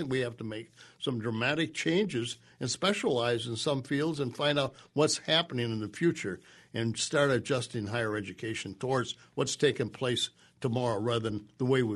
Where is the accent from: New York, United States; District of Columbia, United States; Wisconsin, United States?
Wisconsin, United States; Elroy; Well, I don't think I was hard-hearted at all. I grew up in Elroy.